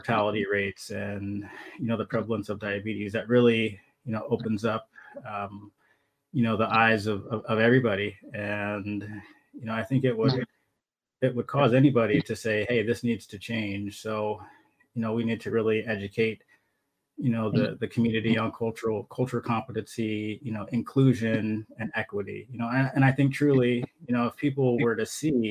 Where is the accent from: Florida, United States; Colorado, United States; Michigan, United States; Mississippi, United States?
Colorado, United States; My dad was in computer programming, and I grew up in Colorado. My family relocated to Colorado because my grandfather played baseball.